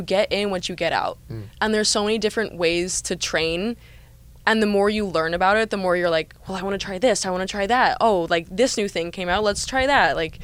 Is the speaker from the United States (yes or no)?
yes; West Coast, United States; I mean, growing up on the West Coast, they have the best hikes.